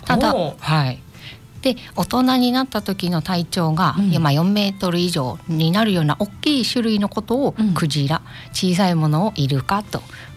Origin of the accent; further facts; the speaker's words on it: Kagawa, Japan; 香川県です。